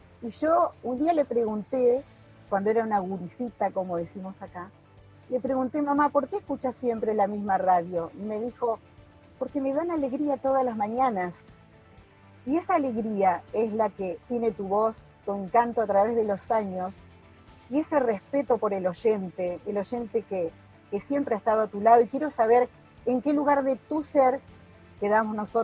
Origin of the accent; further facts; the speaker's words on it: Santa Elena, Entre Ríos, Argentina; Y también me crié en Santa Elena, en el norte de la provincia.